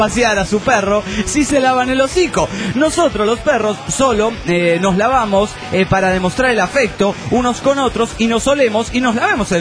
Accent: León, Guanajuato, Mexico; de León, Guanajuato, México.

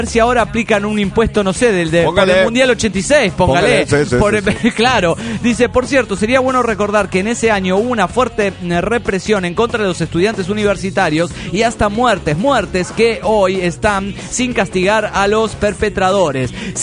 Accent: Mexico City, Mexico; somos víctimas, los chilangos y todos los que tienen automóviles México

